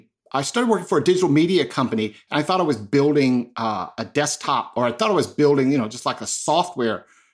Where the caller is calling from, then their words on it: Charlotte, North Carolina, United States; I am joining you from really frigid Charlotte, North Carolina.